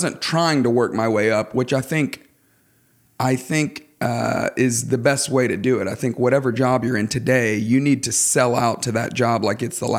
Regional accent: Tuscaloosa, Alabama, United States; now in Atlanta, United States; So I'm an Alabamian. I grew up in Tuscaloosa.

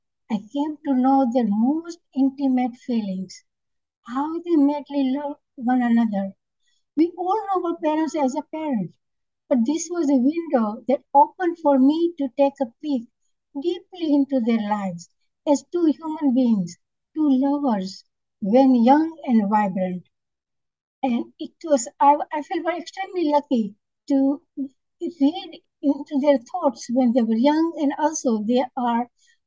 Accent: Gujarat, India; first language Gujarati; English is a second language; Gujarat in India. It's a northwestern state. And the language, that state is a Gujarati language. It's my mother tongue. I speak very well.

